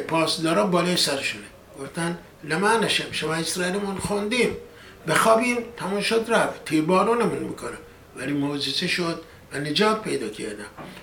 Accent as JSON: {"language": "Persian", "country": "Iran", "moved": "yes", "said": "من چند دهه پیش که از ایران اومدیم بیرون،"}